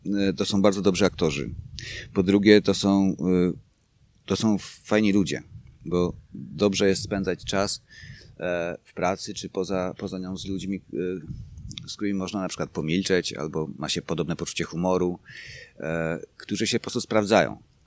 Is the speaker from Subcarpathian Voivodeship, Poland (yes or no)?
yes; Subcarpathian Voivodeship, Poland; Ja jestem z Podkarpacia, blisko Bieszczady. Natomiast tam, w tych moich rodzinnych stronach, jest dom na domu.